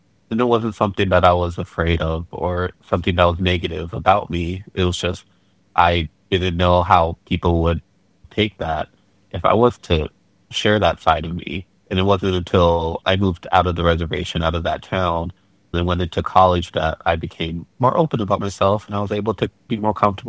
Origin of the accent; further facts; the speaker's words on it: Globe, Arizona, United States; also born or lived in California; So originally I was from California. I was born and I lived there for a few years. Most of my time, though, I grew up in Arizona.